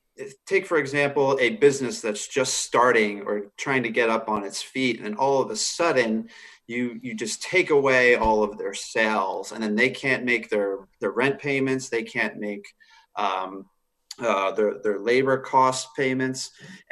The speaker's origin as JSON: {"language": "English", "town": "Philadelphia", "region": "Pennsylvania", "country": "United States", "lives_now": "Charlotte, United States", "said": "I'm actually one of them. I'm from Philadelphia, and I just moved to Charlotte about 2 years ago."}